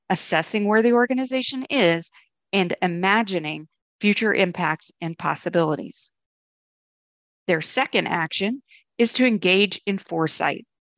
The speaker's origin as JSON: {"language": "English", "region": "Leinster", "country": "Ireland", "tie": "born there", "said": "Wicklow Mountains lie just outside Dublin in Ireland. It is an area of wild beauty, a place to which, as an Irishman born near there, I return as often as I may."}